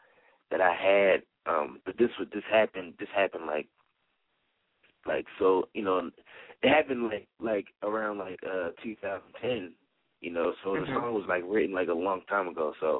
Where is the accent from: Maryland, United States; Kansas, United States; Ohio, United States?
Maryland, United States; Baltimore; I'm from Baltimore, Maryland. I'm 24